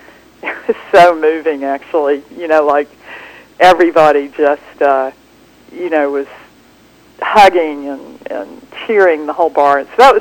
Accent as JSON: {"language": "English", "country": "United States", "said": "You know, for me as an American, it was really incredible to meet some of these"}